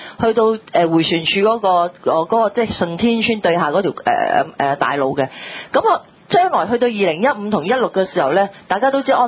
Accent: Kwun Tong, Kowloon, Hong Kong; 所以到咧係值得我哋觀塘人嘅關心

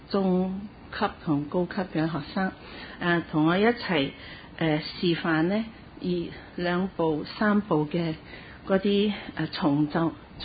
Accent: Singapore; Cantonese is a second language; 係因為我係新加坡人，所以我講廣東話可能係比較慢啲

